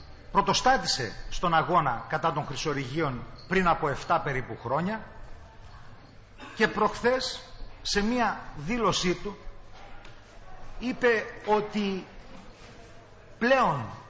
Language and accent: Greek; Alexandroupoli, Eastern Macedonia and Thrace, Greece; επειδή κατάγομαι από την Αλεξανδρούπολη και είμαι κοντά σε όλα αυτά τα ζητήματα